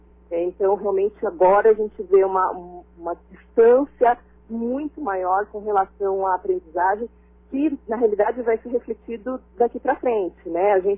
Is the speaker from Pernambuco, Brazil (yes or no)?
no; São Paulo, Brazil; eu sou de São Paulo, e São Paulo está abrindo algumas coisas